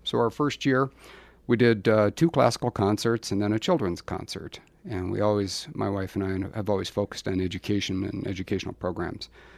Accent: Rapid City, South Dakota, United States; As many people know, I grew up here in Rapid City.

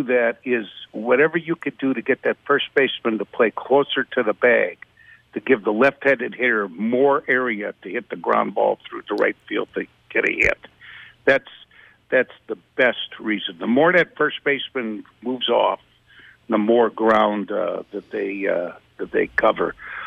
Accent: Chicago, Illinois, United States; there's disadvantages being raised in a large city. I was raised in Chicago, but I want to share with you a big advantage.

